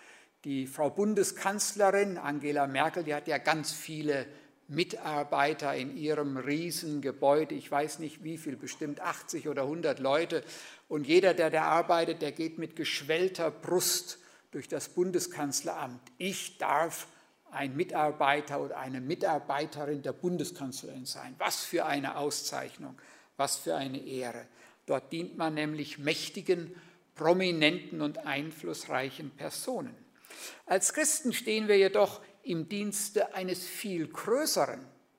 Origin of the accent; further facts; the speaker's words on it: Siegen, North Rhine-Westphalia, Germany; Da kommt nämlich meine Mutter her, aber eben aufgewachsen bin ich in Siegen.